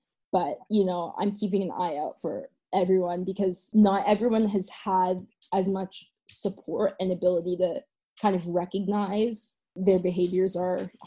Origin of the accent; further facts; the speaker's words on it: Jamaica; I happen to be Jamaican, which is weird. I'm half Jamaican, half Indian, which is being a Jamaican distance runner is also odd.